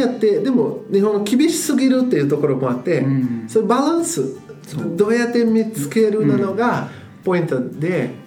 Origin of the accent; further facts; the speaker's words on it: Brazil; Japanese is a second language; 僕もブラジル人としてね